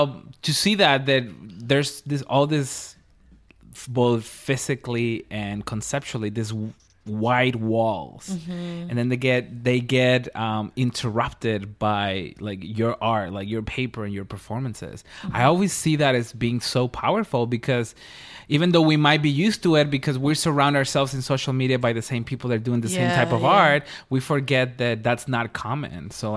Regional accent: Juárez, Chihuahua, Mexico; I'm from Juarez.

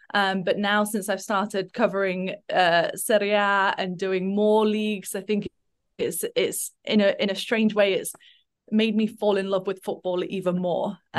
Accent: Nottingham, East Midlands, United Kingdom; I grew up in just outside of Nottingham and used to go every week with my dad.

